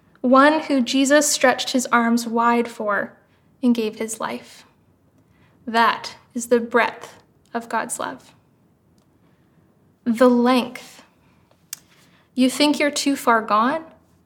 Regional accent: Kingston, Ontario, Canada; I grew up in Kingston, Ontario, which is conveniently close to the US border and within reach of some spectacular beaches

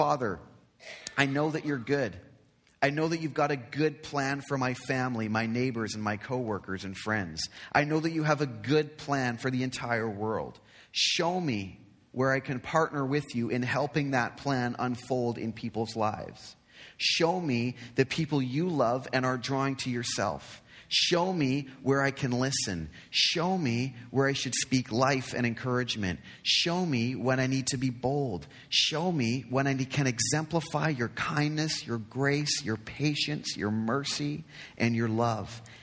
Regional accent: Nottingham, East Midlands, United Kingdom; born there; in my town where I was born in Nottingham.

